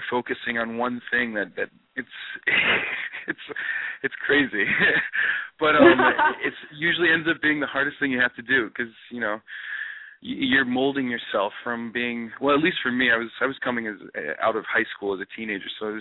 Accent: Sarasota, Florida, United States; where I grew up in Sarasota, it's like there's a lot of theater camps. It's a huge, like, arts community

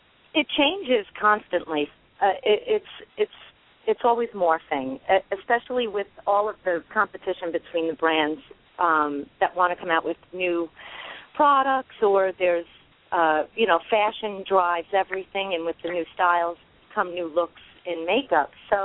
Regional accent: Queens, New York, United States; now in Long Island, United States; And I grew up in Queens, and I lived on Long Island, and I still live on Long Island in New York.

